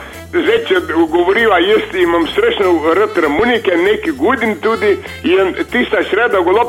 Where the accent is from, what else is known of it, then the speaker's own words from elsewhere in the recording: Col, Gorizia, Slovenia; Jaz sem iz Cola